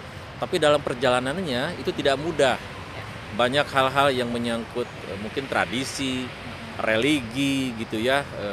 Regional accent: West Java, Indonesia; born there; Saya lahir di Jawa Barat

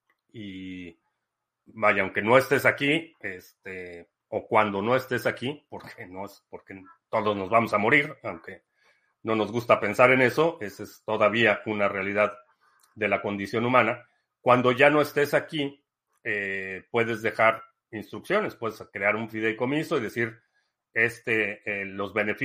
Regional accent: Mexico; moved away; pero yo como mexicano no tengo ninguna intención ni planes de regresar a México.

